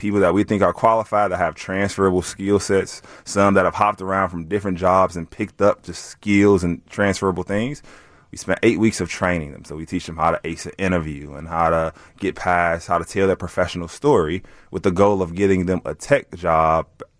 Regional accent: Chicago, Illinois, United States; I grew up in the Roseland neighborhood, and I feel like that's common to many people that come from like the South Side of Chicago, that my life would have just revolved in that zip code.

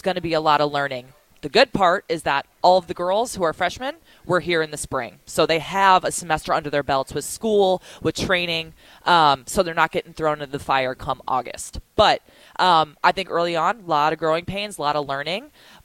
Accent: Chicago, Illinois, United States; I'm from Chicago. There's no sand around.

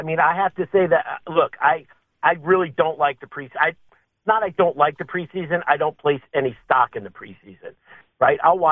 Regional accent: Dallas, Texas, United States; I'm from Dallas, former Dallas fan.

